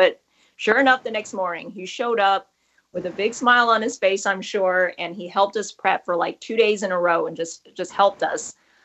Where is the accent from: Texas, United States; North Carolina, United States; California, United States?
Texas, United States; Vietnamese heritage, raised in Texas, we have a certain sensibility to what foods we like, you know, like we grew up near Tex-Mex, near Southern food, near barbecue.